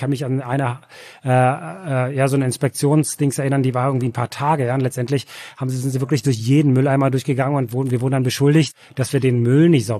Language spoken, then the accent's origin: German; East Germany, Germany; born there; ich bin in Ostdeutschland geboren